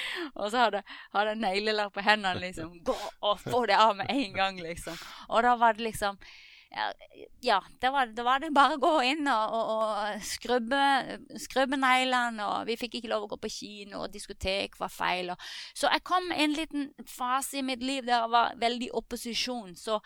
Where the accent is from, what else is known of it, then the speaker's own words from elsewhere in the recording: Lyngdal, Agder, Norway; also born or lived in Farsund; jeg ble født der i Farsund og vokste opp i Lyngdal, og jeg kommer fra en kristen familie, oppvokst i en menighet som heter De Frie Evangeliske Forsamlinger, Betania i Lyngdal.